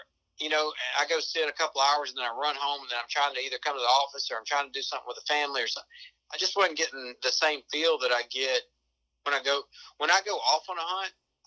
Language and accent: English; Alabama, United States; I'm an Alabamian. I'm still in Alabama. But I was from South Alabama. Now I'm in about mid Alabama or North Alabama